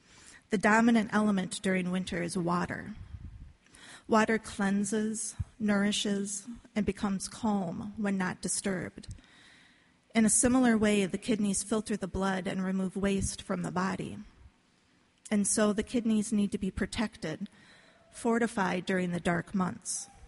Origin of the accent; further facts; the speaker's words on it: Shakopee, Minnesota, United States; the river valley where I grew up in Shakopee.